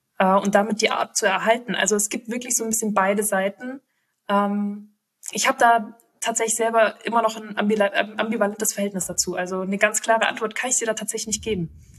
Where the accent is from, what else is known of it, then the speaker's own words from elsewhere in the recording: Baden-Württemberg, Germany; Du, Micha, ich komme auch aus dem Schwabenländle, ich kenne das.